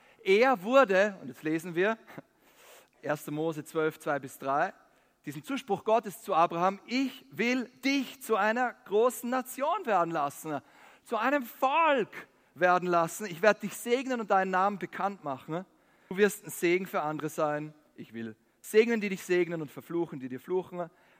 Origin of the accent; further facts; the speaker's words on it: Austria; als Österreicher, nicht wegzuschauen